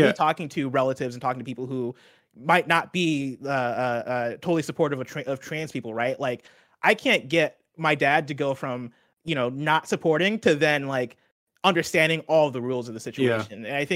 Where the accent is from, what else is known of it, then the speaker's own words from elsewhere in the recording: Champaign, Illinois, United States; because it brings me back to growing up in Champaign, Illinois